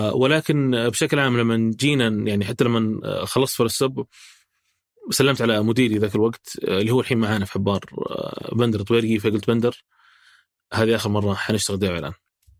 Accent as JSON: {"language": "Arabic", "country": "Saudi Arabia", "said": "إحنا كسعوديين اللغة نتكلم فيها"}